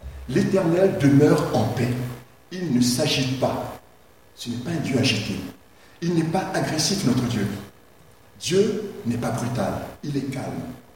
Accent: Metz, Grand Est, France; moved away; je viens de Metz, hein, donc j'avais quitté ma région depuis longtemps

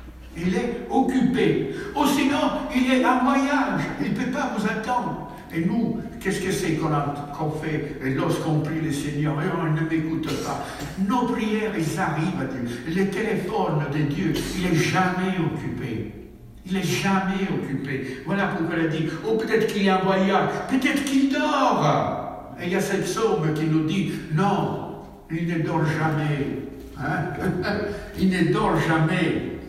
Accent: Sardinia, Italy; French is a second language; c'est pas chez moi, en Sardaigne, ils le font très, très, très souvent, hein.

